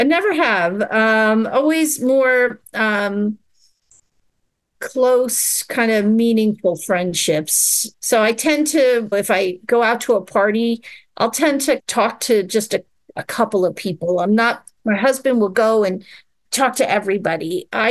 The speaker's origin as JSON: {"language": "English", "town": "Southold", "region": "New York", "country": "United States", "tie": "born or raised there", "said": "I grew up in Southold, Long Island. So if you picture the map of Long Island, there's two forks. I grew up on the North Fork. So it was very, at the time, it was very rural. One stoplight."}